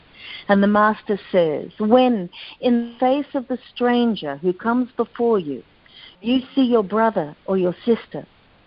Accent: Australia; I'm sorry. I'm Australian. I'm not American.

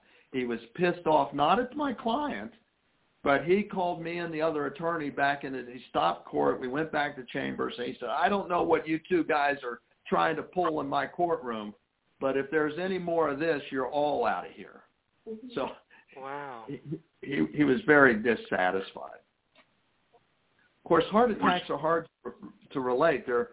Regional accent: Cincinnati, Ohio, United States; Yes, I grew up in Cincinnati. My mother still lives here. I have three children who still live here

